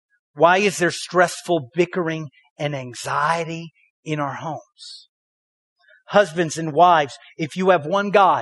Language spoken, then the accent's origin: English; Waco, Texas, United States; I grew up in the Bible Belt. Raise your hand and raise up in the Bible Belt. Raise up in the Bible Belt in the blessed land of Waco, Texas.